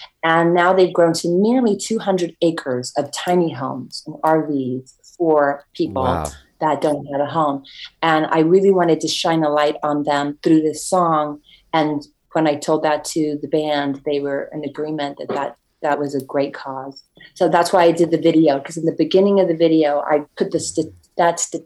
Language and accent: English; San Antonio, Texas, United States; In my hometown of San Antonio, exactly.